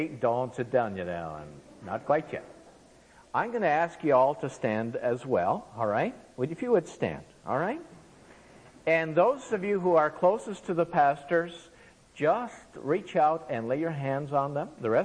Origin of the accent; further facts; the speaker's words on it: Canada; I know we're Canadian